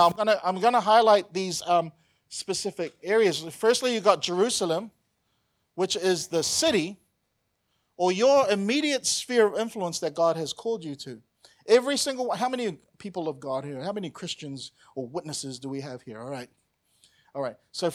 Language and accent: English; New Zealand; Or like for me, right, as a New Zealander, as the world champions of rugby, I'm prophesying right now, right?